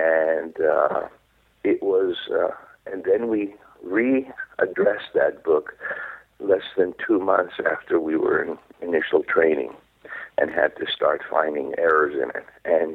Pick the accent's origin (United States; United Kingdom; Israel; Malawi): Israel; first language Hebrew; English is a second language; Ever since I was a kid, I wrote in Hebrew. I wrote, that was my main language when mm-hmm. I growing up in Israel.